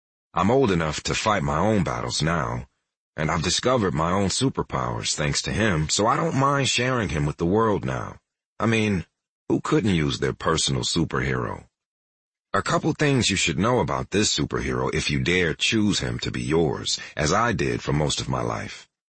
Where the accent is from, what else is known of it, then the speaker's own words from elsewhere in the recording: Texas, United States; Charlottesville brought back memories of growing up in Texas and being afraid, sometimes even to breathe.